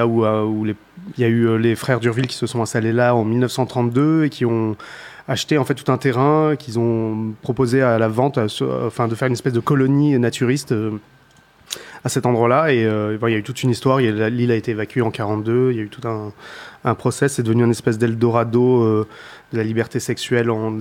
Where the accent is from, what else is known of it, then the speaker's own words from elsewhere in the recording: Nice, Provence-Alpes-Côte d'Azur, France; Et puis vers 20 ans, en fait, je viens de Nice.